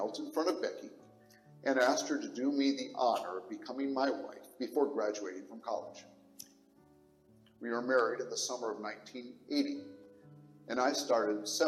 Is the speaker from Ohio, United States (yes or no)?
yes; Cleveland, Ohio, United States; born there; I was born in Cleveland, Ohio.